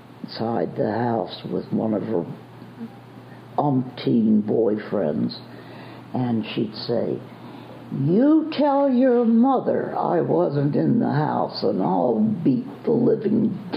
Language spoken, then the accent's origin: English; Philadelphia, Pennsylvania, United States; born there; I was born in Philadelphia.